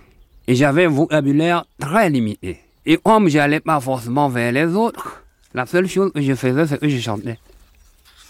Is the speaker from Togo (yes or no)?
yes; Kpalimé, Plateaux, Togo; now in La Sagne, France; J'habitais dans une petite ville au Togo qui s'appelle Palimé.